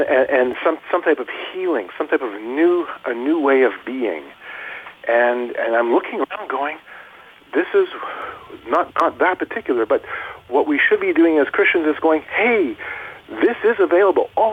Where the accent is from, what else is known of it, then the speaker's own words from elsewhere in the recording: Canada; I'm like, hi, I'm from Canada.